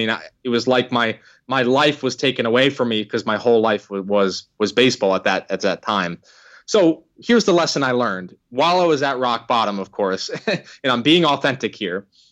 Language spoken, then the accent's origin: English; Connecticut, United States; I grew up in Connecticut, so I played on the top summer travel baseball teams.